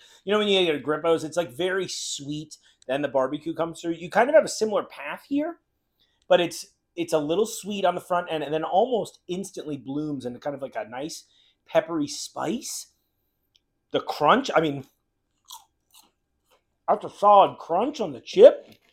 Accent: East Coast, United States; That's why I grew up on the East Coast drinking mostly.

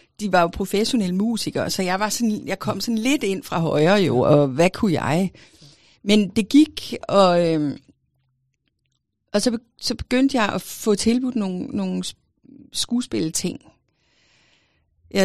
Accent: Region of Southern Denmark, Denmark; jeg kommer fra Fyn.

